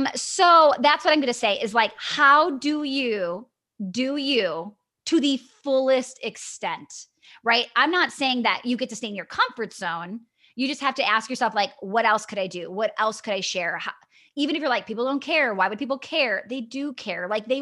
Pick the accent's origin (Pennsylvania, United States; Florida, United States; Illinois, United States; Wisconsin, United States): Wisconsin, United States; I'm from Wisconsin and we have a lot of Midwestern, I would say East Coast listeners.